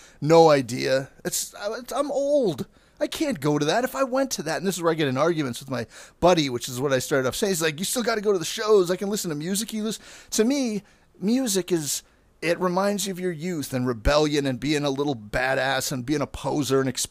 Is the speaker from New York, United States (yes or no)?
yes; Brooklyn, New York, United States; we're from Brooklyn, but Pittsburgh's strong, yeah.